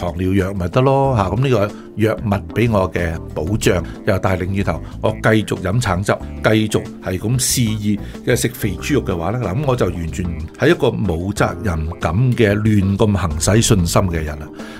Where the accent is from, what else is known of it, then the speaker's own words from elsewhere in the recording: China; 特別我係中國人，佢係一個英國人